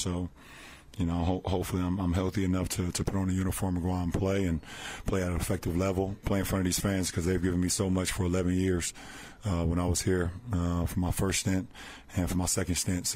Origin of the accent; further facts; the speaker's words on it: Akron, Ohio, United States; for them to drive up 40 minutes, you know, from my hometown of Akron, it means a lot to me.